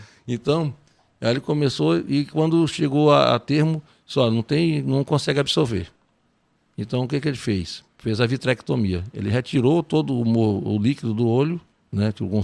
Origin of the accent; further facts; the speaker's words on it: Santo Inês, Brazil; eu nasci em Santo Inês... Me criei em Santo Inês, as minhas férias passavam em Santo Inês, estudava aqui em Santo Inês, estudei no 47 de setembro, onde é o Senai